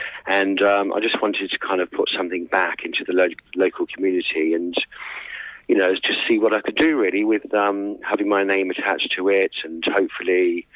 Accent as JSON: {"language": "English", "town": "Peterborough", "region": "East of England", "country": "United Kingdom", "tie": "born there", "moved": "yes", "said": "No, I mean, I was born in Peterborough. I left about 20 or 30 years ago, but, I pop back quite often."}